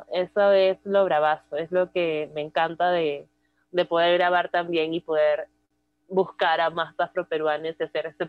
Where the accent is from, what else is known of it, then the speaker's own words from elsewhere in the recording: Peru; hemos sido criadas en eso, ¿no? Como peruanas, cuando no tu tía ha hecho una pollada y tú le has colaborado, ¿no?